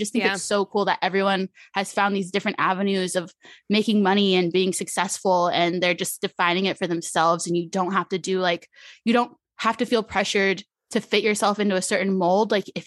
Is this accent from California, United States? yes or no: no; Arizona, United States; Yes, my whole family born and raised in Arizona.